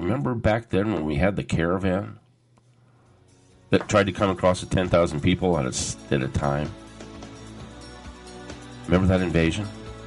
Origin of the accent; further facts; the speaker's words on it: Orange, California, United States; And it's also in my hometown of Orange, California